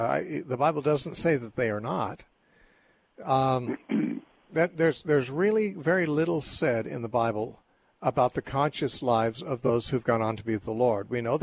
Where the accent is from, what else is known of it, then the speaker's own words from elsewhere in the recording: Covina, California, United States; also born or lived in Upland; I grew up in Covina.